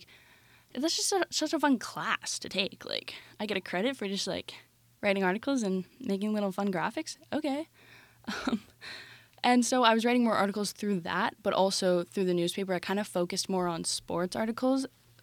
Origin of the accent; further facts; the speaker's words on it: Ottawa, Ontario, Canada; My second option was Carleton University because I'm from Ottawa and they have a really good journalism program.